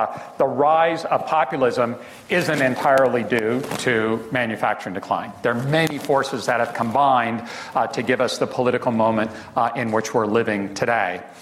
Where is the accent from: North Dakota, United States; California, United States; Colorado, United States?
California, United States; Fresno; I come from Fresno, California. We are proudly the raisin capital of the world.